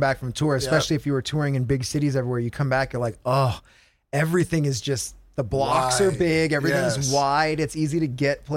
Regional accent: Huntington Beach, California, United States; Daddy and I grew up in Huntington Beach since we were real young kids.

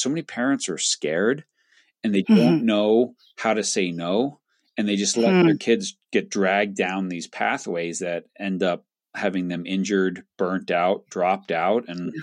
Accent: New York, United States; I grew up on Long Island.

